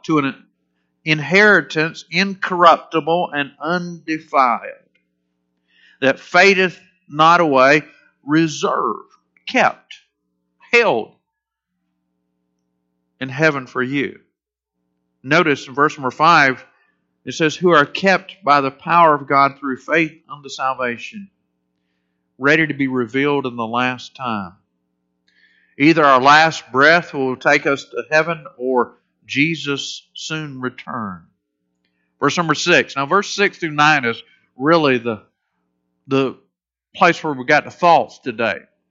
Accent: Florida, United States; Growing up in Florida, we didn't really know what a season was.

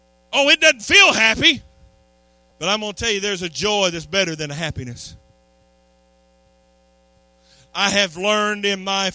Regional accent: United States; I know it's not going to come across well in an American church because I am American

